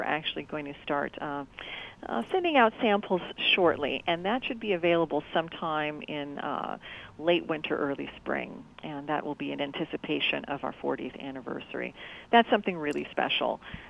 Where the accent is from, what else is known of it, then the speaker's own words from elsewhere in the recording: St. Helena, California, United States; when I was growing up in St. Helena, there was a railroad track that rarely had trains on it